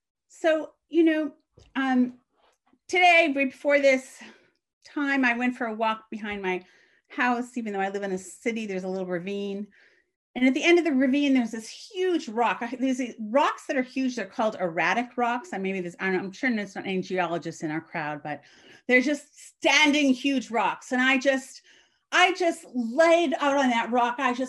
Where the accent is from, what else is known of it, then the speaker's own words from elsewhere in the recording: Boston, Massachusetts, United States; moved away as an adult; also born or lived in Saskatchewan; now in Canada; I was living in Saskatchewan, in the prairies, which is on top of Montana. I grew up in Boston. I had never seen a bale of hay. I did not know anything. I was an absolutely ignorant American.